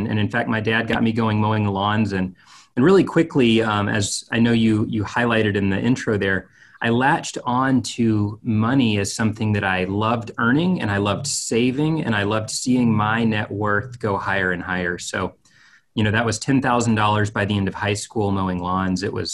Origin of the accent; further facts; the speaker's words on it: Dallas, Texas, United States; I grew up in North Dallas. I'm a Texan and grew up in a Christian family.